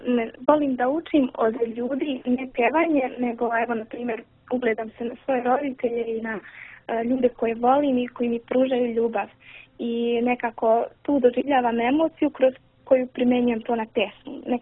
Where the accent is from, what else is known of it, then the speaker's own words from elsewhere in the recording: Zvornik, Republika Srpska, Bosnia & Herzegovina; Inače, moj rodni kraj je Zvornik, on je tu odmah na granici sa Srbijom, tako da sam jako blizu.